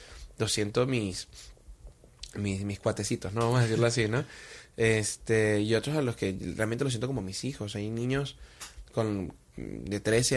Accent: Venezuela; moved away as an adult; now in Mexico; yo me siento muy venezolano también. O sea, viví 23 años de mi vida, nací en Venezuela, la vivo a diario desde mi escritorio, desde mi casa. Pero también me siento muy mexicano, porque he vivido estos 7 años con mucha intensidad

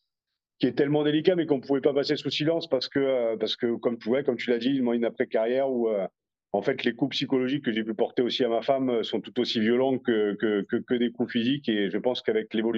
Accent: France

